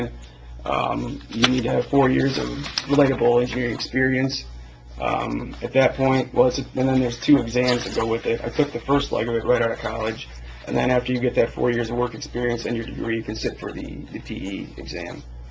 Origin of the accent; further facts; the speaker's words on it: Tecumseh, Michigan, United States; I grew up in Tecumseh, Michigan. So not too far from here.